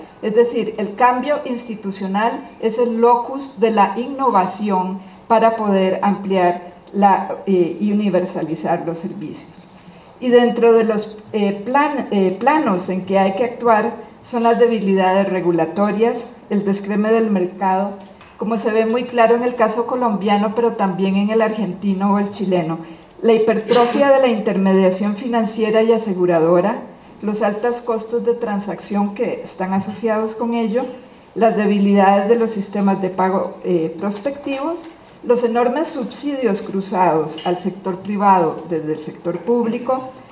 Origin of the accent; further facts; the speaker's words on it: Costa Rica; como costarricense y desde un organismo internacional